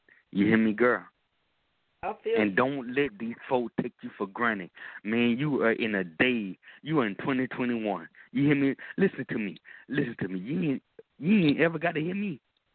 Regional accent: Georgia, United States; now in Killeen, United States; I'm from Texas. I'm from Georgia. But I live in Texas right now. I'm in Killeen, Texas right now.

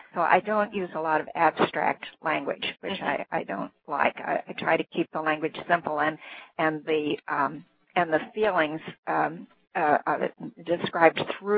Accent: Illinois, United States; born there; also born or lived in Omaha, Nebraska; I wasn't actually born on a steamboat. I was born in Illinois, but my family traveled a lot.

